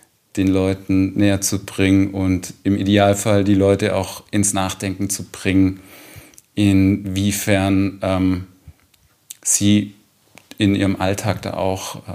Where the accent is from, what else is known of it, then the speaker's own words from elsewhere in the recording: Baden-Württemberg, Germany; Ich komme aus dem Schwäbischen und da gibt es so Truppenübungsplatz Münsingen